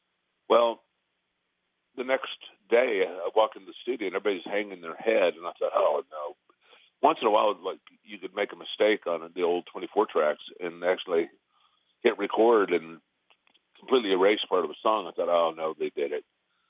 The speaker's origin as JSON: {"language": "English", "region": "Midwest", "country": "United States", "said": "we're all from the Midwest, and so is Ronnie."}